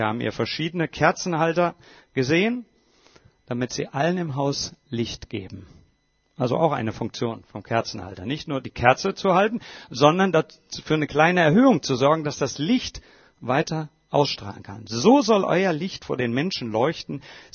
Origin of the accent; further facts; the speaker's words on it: Bad Zwesten, Hesse, Germany; Das ist mein Geburtshaus, wo ich aufgewachsen bin, in Bad Swesten. Und dort in der Leomühle bin ich geboren worden